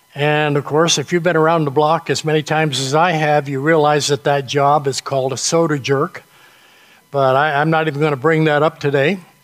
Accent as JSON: {"language": "English", "region": "New England", "country": "United States", "tie": "born or raised there", "said": "And I grew up in New England, so they knew what it is up there."}